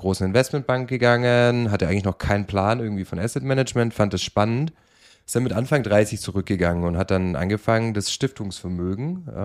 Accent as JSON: {"language": "German", "region": "Southern Germany", "country": "Germany", "said": "ich komme aus Süddeutschland"}